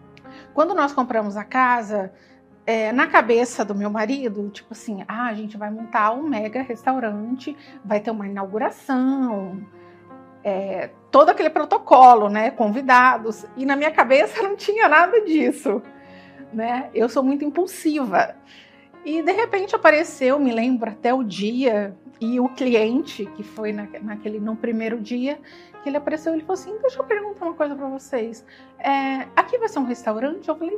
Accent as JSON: {"language": "Portuguese", "region": "São Paulo", "country": "Brazil", "also_born_or_lived": "São Miguel do Guamá", "moved": "as an adult", "lives_now": "Santarém, Brazil", "said": "Sou do interior de São Paulo e vim transferida de São Paulo para o Pará. E nessa vinda para cá, eu passei aí para São Miguel do Guamá, onde morei durante muitos anos"}